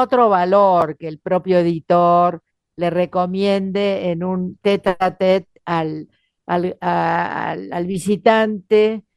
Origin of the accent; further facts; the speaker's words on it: Argentina; para lo que somos culturalmente los argentinos